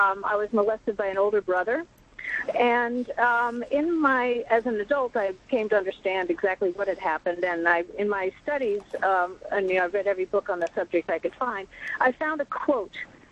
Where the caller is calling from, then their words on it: Stamford, Connecticut, United States; I'm calling from Stamford, Connecticut.